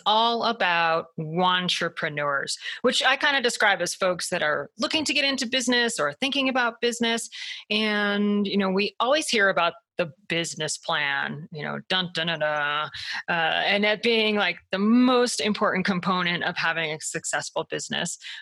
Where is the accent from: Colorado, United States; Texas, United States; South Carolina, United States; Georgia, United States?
Colorado, United States; Salida; He's also a local licensed real estate broker here in my hometown of Salida, Colorado.